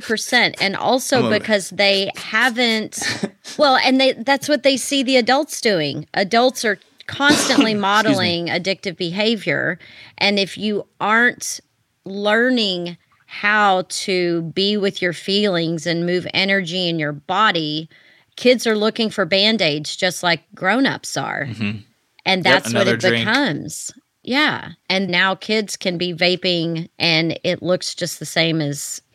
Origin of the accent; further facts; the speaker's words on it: Texas, United States; So now that I moved back to my home state of Texas, where cannabis isn't legal recreational or adult use sense